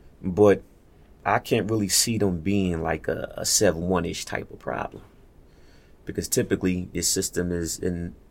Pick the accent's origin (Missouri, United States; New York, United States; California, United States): New York, United States; New York City; Yeah, I'm from New York City.